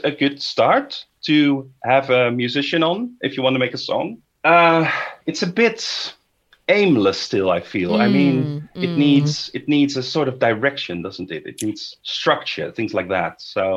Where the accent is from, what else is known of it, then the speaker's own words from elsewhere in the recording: Netherlands; I'm from the Netherlands, as you've heard probably already.